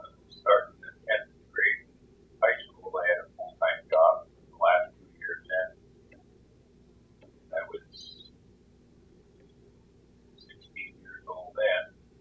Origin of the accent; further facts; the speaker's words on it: Marquette, Michigan, United States; born there; I was born in Marquette, so Ishpeming and Nagani